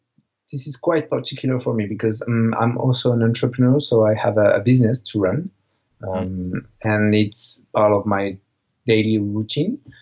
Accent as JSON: {"language": "English", "town": "Marseille", "region": "Provence-Alpes-Côte d'Azur", "country": "France", "tie": "born or raised there", "said": "I'm going to the training in Marseille, in my hometown."}